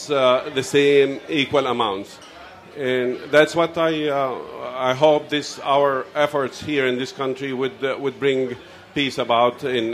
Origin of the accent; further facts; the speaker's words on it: Al-Amari camp, Ramallah and al-Bireh Governorate, Palestine; now in United States; I was born and raised in a refugee camp called Al-Amari camp, just outside Ramallah.